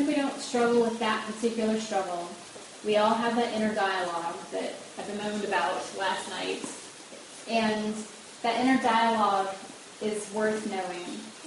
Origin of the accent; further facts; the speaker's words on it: Nashville, Tennessee, United States; And they're from Murfreesboro, Tennessee, and I'm from Nashville, Tennessee.